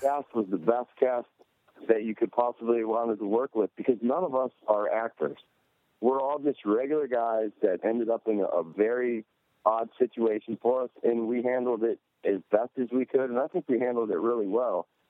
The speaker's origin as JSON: {"language": "English", "town": "Detroit", "region": "Michigan", "country": "United States", "moved": "yes", "said": "I didn't know there was that much grass in the world until I moved from Detroit to Louisiana."}